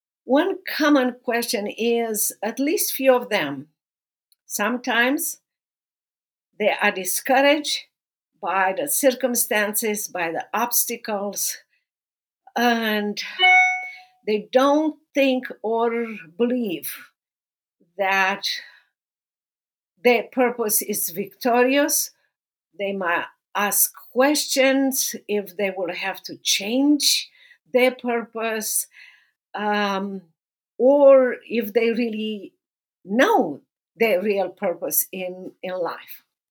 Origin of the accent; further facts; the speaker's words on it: Romania; now in Dallas, United States; I am originally from Romania. I'm now living in Dallas, Texas